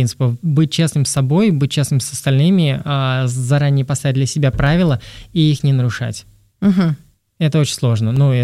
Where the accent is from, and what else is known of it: Saint Petersburg, Russia; now in Moscow, Russia